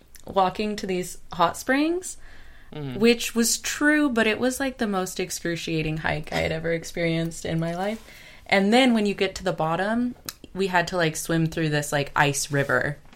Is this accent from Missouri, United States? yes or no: yes; Missouri, United States; also born or lived in Arizona / Orange County, California; So I was born in Missouri, like Bible Belt. So that's kind of where I was till 10. And then we lived in Arizona and then moved to Orange County when I was in high school.